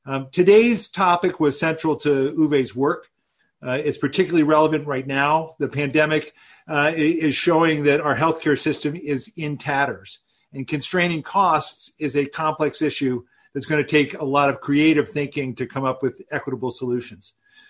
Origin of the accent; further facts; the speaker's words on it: Princeton, New Jersey, United States; I grew up in Princeton, and I've long been familiar